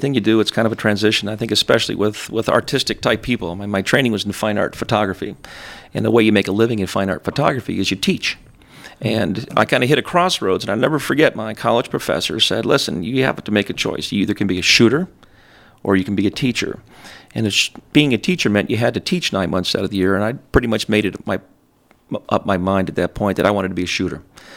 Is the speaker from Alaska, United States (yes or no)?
yes; Alaska, United States; And so Dad always had cameras growing up in Alaska, with Alaska being Alaska.